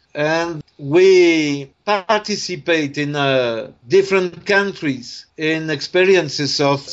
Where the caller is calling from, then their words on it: Tunisia; here in Tunisia, because I am speaking from Tunisia now.